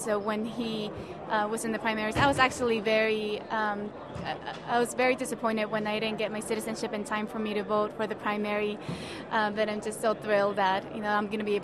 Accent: El Monte, California, United States; I'm from Los Angeles, and I grew up in a city called El Monte, which is a big immigrant community.

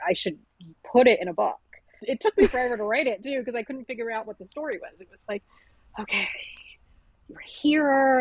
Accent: Texas, United States; moved away as an adult; now in New York, United States; I was when I was 18 and I moved from Texas to New York.

